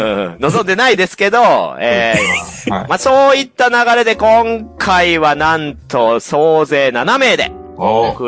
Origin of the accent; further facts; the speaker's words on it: Kansai, Japan; 私たちは関西人で